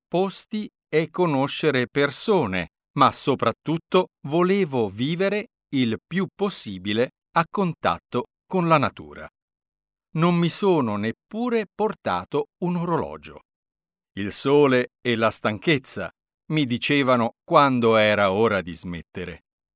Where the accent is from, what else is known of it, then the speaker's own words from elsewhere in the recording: Livorno, Tuscany, Italy; Sono partito da Livorno, la mia città, che si trova sulla costa ovest, e sono arrivato ad Ancona, sulla costa est.